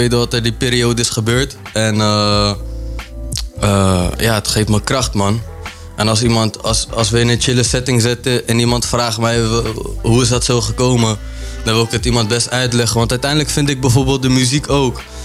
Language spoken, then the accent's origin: Dutch; Harderwijk, Gelderland, Netherlands; Ik kom uit Harderwijk.